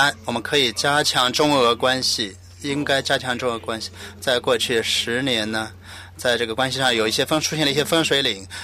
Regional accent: Hong Kong; 我只是来自香港

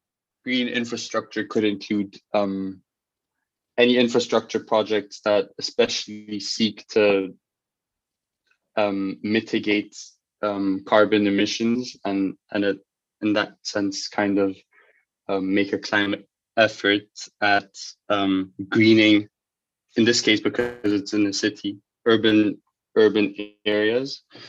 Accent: Germany; also born or lived in Ghana; Highlights for me growing up in Germany was especially the football, because I'd lived in Germany before I lived in Ghana

